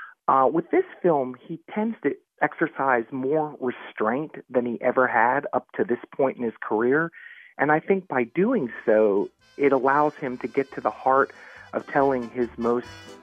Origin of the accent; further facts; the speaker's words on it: Durham, North Carolina, United States; I'm from Durham, North Carolina